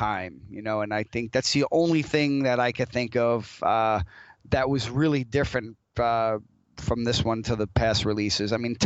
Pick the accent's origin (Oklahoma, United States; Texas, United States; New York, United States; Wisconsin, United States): New York, United States; Yonkers; now in Rochester, United States; Yeah, actually, I'm upstate now, but I'm originally from Yonkers, which is about 15 minutes from Manhattan.